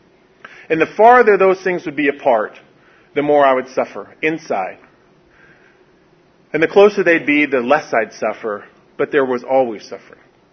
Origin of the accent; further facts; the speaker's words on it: Detroit, Michigan, United States; Because I'm from Detroit, So the deal is that I was in the I was in my room, and I'd listen